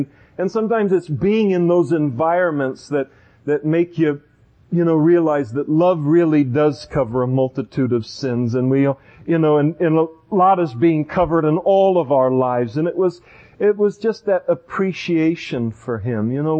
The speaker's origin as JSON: {"language": "English", "town": "Napa", "region": "California", "country": "United States", "tie": "born or raised there", "lives_now": "Modesto, United States", "said": "out that my family is from Napa, and I worked for years in Napa, grew up in Napa, and my wife was born and raised in Napa"}